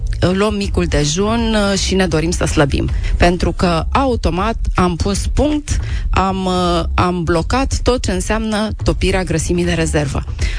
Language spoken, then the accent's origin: Romanian; Romania; Noi, ca români, cred că avem un pic din toate.